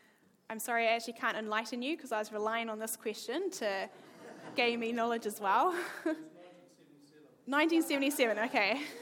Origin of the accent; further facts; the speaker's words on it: New Zealand; I grew up in New Zealand